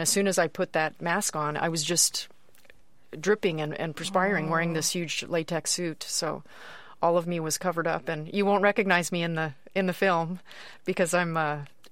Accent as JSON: {"language": "English", "town": "El Paso", "region": "Texas", "country": "United States", "tie": "born or raised there", "said": "It's been very different, but in a way back to my roots. I grew up in El Paso, Texas, and Ballet El Paso was a small regional company that I worked with."}